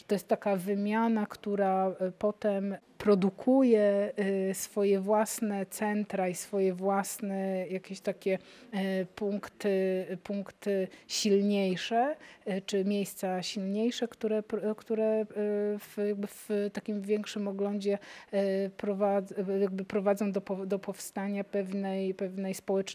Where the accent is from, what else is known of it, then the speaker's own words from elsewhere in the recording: Starogard Gdański, Pomeranian Voivodeship, Poland; Pochodzę ze Starogardu Gdańskiego i z wielką ochotą wracam do Trójmiasta